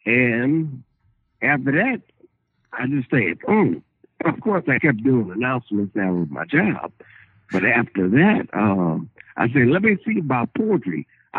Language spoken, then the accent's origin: English; New Orleans, Louisiana, United States; moved away as an adult; now in Lexington, United States; Well, originally, I'm from New Orleans.